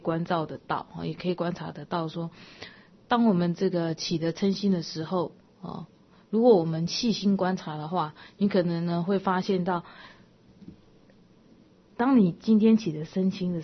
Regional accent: China; 那我们中国人呢、啊、就是常常有一句话说这个刀子嘴豆腐心啊

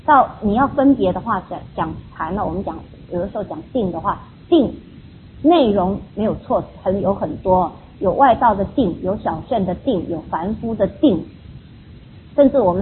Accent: China; 因为我们中国人的习气跟传承的方法，发展出来的这种教学方法是根据我们中国人的习气所设计出来的

